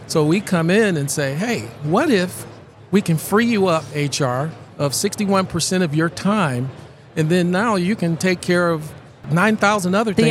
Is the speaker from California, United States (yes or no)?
no; Dallas, Texas, United States; And of course, I'm from Dallas, Texas.